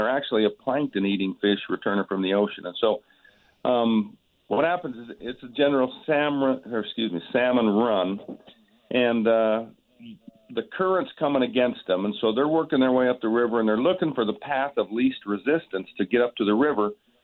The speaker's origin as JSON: {"language": "English", "region": "Utah", "country": "United States", "said": "I'm from Utah."}